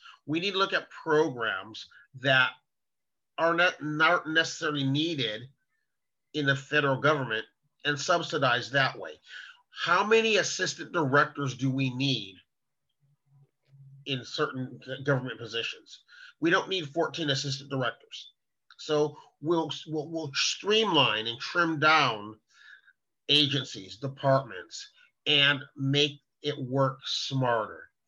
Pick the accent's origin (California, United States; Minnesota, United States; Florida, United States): California, United States; moved away as an adult; I'm 54 years old and I'm a transplant from California, Southern California.